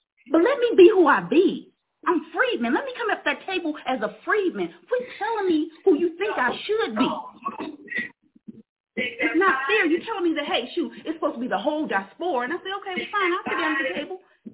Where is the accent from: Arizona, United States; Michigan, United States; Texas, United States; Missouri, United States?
Missouri, United States; Kansas City; I'm from Kansas City, Missouri. My lineage is here.